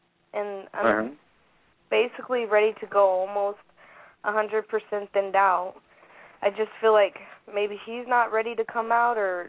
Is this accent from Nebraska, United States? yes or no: yes; Omaha, Nebraska, United States; I'm from Omaha, Nebraska.